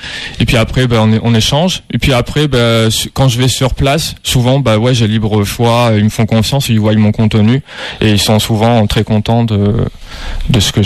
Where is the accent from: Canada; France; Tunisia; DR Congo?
France; Limoges, Nouvelle-Aquitaine; born there; Je suis né à Limoges